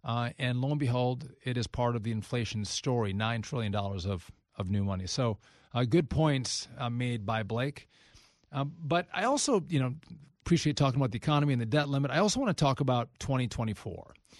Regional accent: Wisconsin, United States; I'm from Wisconsin. Ron is from Florida.

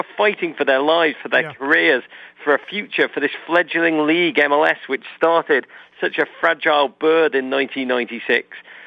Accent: Liverpool, North West England, United Kingdom; moved away as an adult; now in Chicago, United States; I grew up in Liverpool, you know, watching just John Hughes movies, every kind of sitcom, Charles in Charge, Miami Vice, Northern Exposure, dreaming of America. I came over here right after college, moved to Chicago

